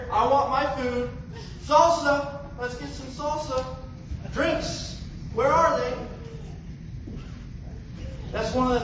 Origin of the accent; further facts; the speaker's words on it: Texas, United States; I know I'm from Texas, don't shoot me.